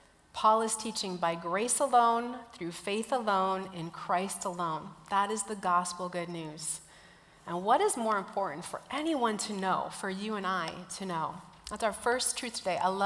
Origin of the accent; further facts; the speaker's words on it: Minnesota, United States; that's what we kind of say about my hometown in northern Minnesota. I love it, but it is remote.